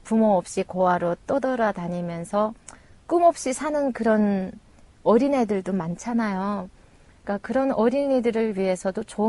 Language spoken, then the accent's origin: Korean; North Korea; now in South Korea; 저는 그 가운데 북한 사람으로서 북과 남을 남에서 살아온 사람이라서